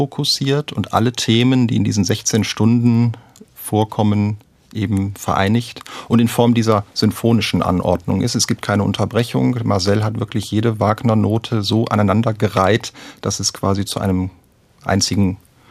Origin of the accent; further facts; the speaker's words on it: Wuppertal, North Rhine-Westphalia, Germany; born there; now in Hesse, Germany; gerade für mich als Nicht-Hessen. Gebürtiger Wuppertaler.